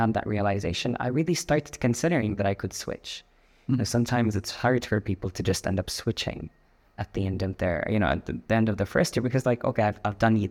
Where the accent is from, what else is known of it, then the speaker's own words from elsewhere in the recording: Saudi Arabia; I'm Palestinian Jordanian, but I grew up in Saudi Arabia my whole life.